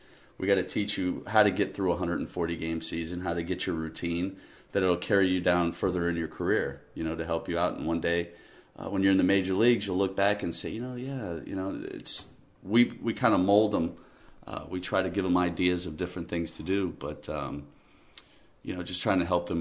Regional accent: Tampa, Florida, United States; now in Lansing, United States; I'm from Tampa, Florida, and, you know, I'm in Lansing, Michigan. It's a long way from home.

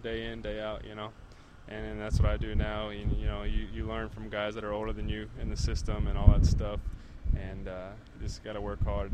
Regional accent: Indiana, United States; that was my dream, you know, growing up in Indiana, playing basketball for the Hoosiers.

